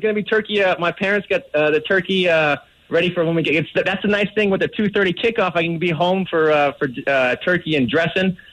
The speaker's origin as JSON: {"language": "English", "region": "Colorado", "country": "United States", "said": "I'm from Colorado, and I'll be there at the game today with the Rapids."}